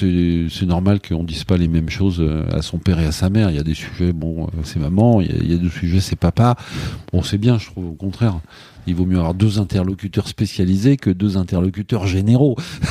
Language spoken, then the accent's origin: French; Southern France, France; Moi, je suis du Sud, je démarre un peu au quart de tour.